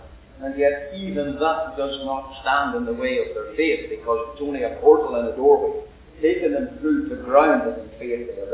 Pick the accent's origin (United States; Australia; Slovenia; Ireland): Ireland; now in Canada; because I came from Ireland to be temporarily in Canada